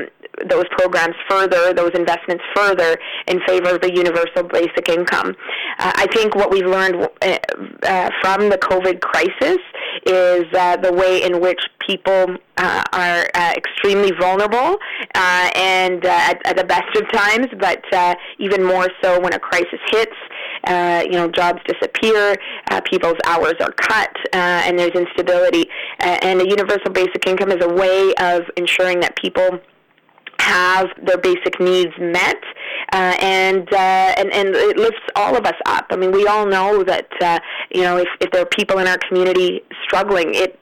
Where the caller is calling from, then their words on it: Thompson, Manitoba, Canada; You know, I'm joining you from Thompson, and a number of businesses in our community continue to not make masks mandatory.